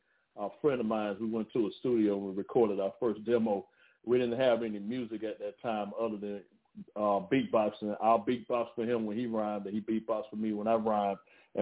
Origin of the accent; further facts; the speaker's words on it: Orlando, Florida, United States; born there; but I was born in the South from Orlando, Florida originally.